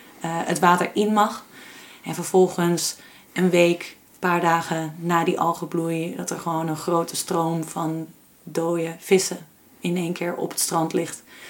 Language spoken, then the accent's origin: Dutch; Castricum, North Holland, Netherlands; ik ben opgegroeid in Castricum, aan de kust.